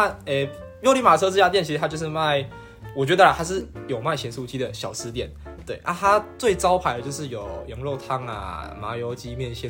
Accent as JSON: {"language": "Chinese", "region": "southern Taiwan", "country": "Taiwan", "said": "因为其实我们是南部人，所以它有点偏甜"}